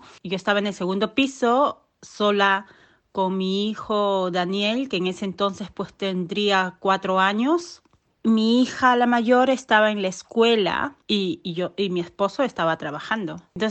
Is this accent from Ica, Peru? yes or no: yes; Pisco, Ica, Peru; moved away as an adult; now in Cusco, Peru; sucedió un terremoto muy fuerte en la ciudad de Pisco, en mi ciudad natal, en Perú. Para este entonces ya yo estaba casada, me había mudado de mi ciudad natal a vivir a Cusco.